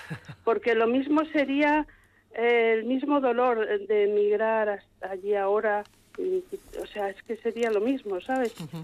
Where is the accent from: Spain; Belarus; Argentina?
Spain; Extremadura; Digo, no soy de aquí, soy extremeña